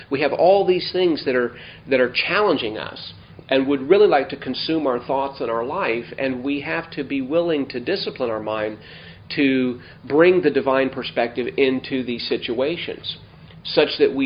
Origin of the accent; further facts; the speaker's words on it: Las Vegas, Nevada, United States; I've been thinking about a friend of mine that I grew up with in Vegas.